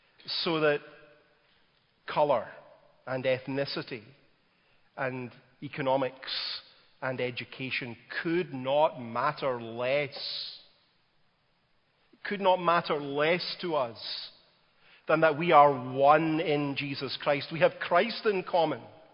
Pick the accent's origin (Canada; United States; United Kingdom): United Kingdom; Glasgow, Scotland; In the center of Glasgow, my hometown in Scotland, there's a bridge built over an 8-lane highway.